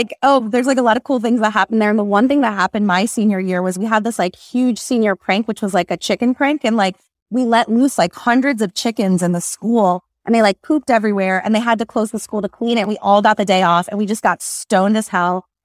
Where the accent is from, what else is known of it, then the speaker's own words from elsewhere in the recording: Philadelphia, Pennsylvania, United States; Yes, I'm actually from the Northeast Philly. I went to public school. I didn't go to private school. I went to Northeast High School for public school. So I am real Philly.